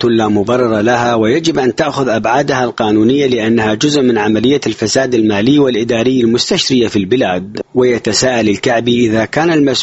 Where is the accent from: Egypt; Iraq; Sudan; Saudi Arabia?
Iraq; ما حصل عندنا في العراق